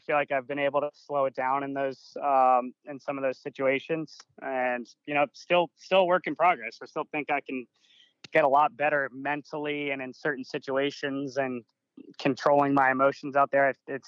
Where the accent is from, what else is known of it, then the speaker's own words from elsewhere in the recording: Maryland, United States; Obviously growing up in Maryland, I wouldn't even play golf in the winter.